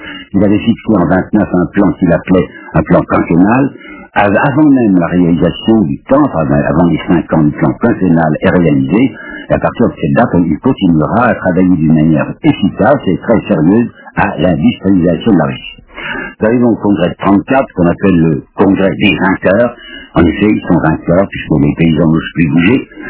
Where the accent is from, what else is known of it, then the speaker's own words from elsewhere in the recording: France; notre, je dis notre, parce que je suis français